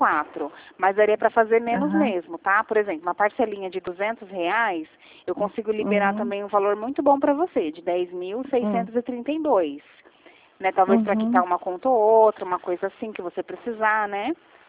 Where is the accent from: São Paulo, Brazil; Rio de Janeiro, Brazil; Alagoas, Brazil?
São Paulo, Brazil; Mogi Guaçu; eu sou de Mogi Guaçu